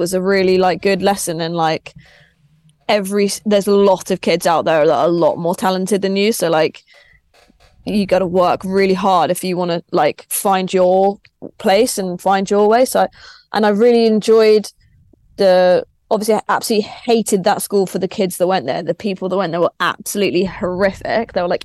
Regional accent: Crawley, South East England, United Kingdom; Like, I grew up in Crawley.

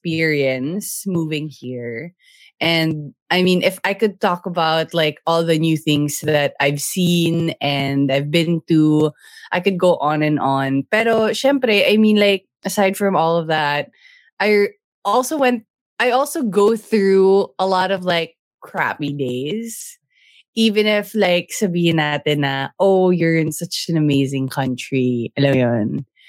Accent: United States; accent: American English; now in United Kingdom; And no, I don't have a British accent yet. I'm still in my American English accent

